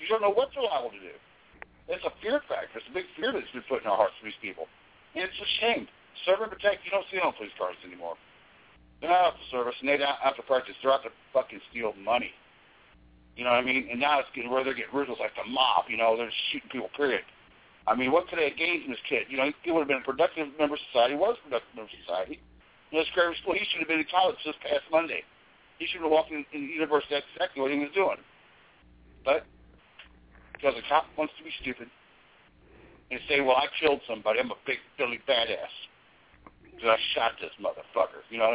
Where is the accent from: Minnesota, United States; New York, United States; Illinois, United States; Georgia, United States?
Illinois, United States; East St. Louis; I grew up in St. Louis area. I mean, I know how it is there. But actually, I grew up in East St. Louis